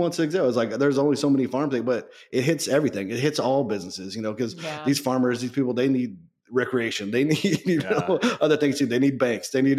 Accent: Stockton, California, United States; But, you know, I'm a city kid. I grew up in North Stockton. I didn't grow up on a farm.

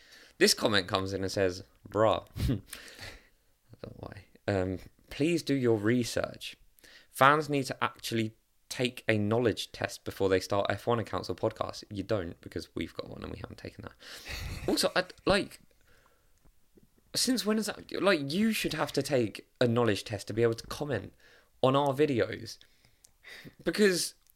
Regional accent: Seaford, South East England, United Kingdom; But I'm from Seaford. I'm not going to support Seaford Town.

